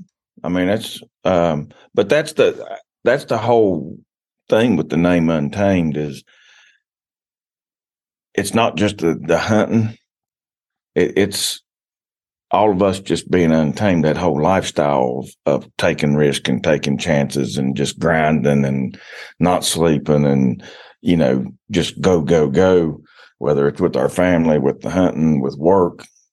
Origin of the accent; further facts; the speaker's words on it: Logan, West Virginia, United States; Yeah, so I grew up in Logan, West Virginia. It's this one of the southern four bow hunting only counties.